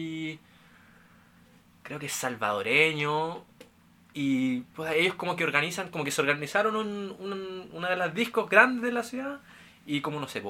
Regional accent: Chile; en mi grupo de amigos con los que yo me junto somos 2 chilenos

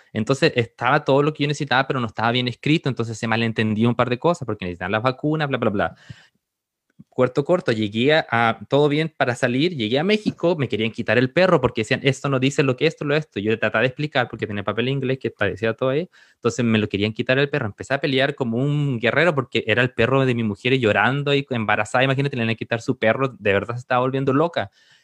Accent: Chile; yo soy de Chile, me voy para Chile.

